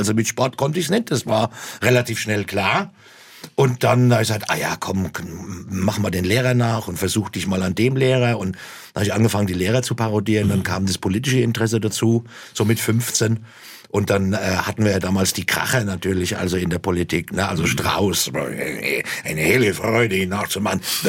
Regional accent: Obernburg, Bavaria, Germany; Obernburg. Das war also da, wo ich aufgewachsen bin. Genau. Obernburg ist so 18 Kilometer von Aschaffenburg entfernt.

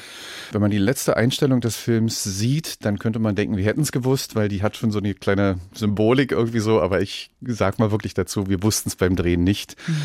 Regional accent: Berlin, Germany; weil ich ja als Berliner eher Biertrinker bin

